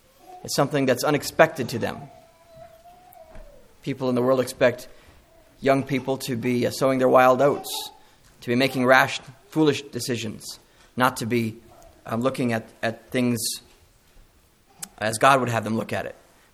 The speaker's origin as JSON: {"language": "English", "region": "Missouri", "country": "United States", "said": "I'm from Missouri, and we have, I think it's a pretty state, but it doesn't quite compare with out here"}